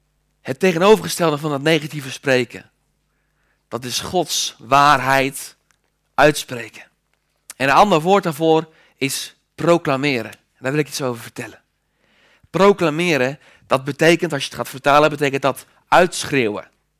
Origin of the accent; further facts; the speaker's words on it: Eendijk, Netherlands; In de plek waar ik vandaan kom, Eendijk, en mijn vrouw moet er altijd een beetje om lachen, want die denkt dat ik uit een middeleeuws dorp kom, maar dat is niet zo.